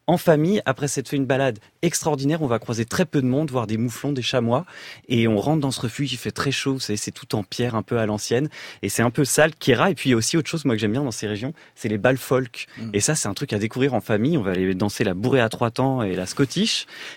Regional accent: Annecy, Auvergne-Rhône-Alpes, France; moi je suis un grand défenseur de ce département, moi je viens d'Annecy

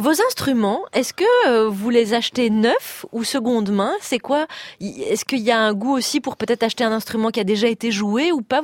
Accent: Belgium; comme on dit chez nous en Belgique.

